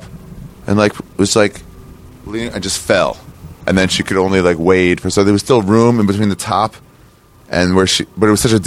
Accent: United States; now in Los Angeles, United States

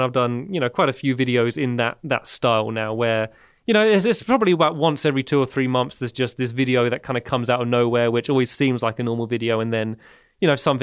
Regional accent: Emsworth, South East England, United Kingdom; I grew up in the south of England, about 15 minutes away from where I live now. It's a small town called Emsworth. It's like a fishing village.

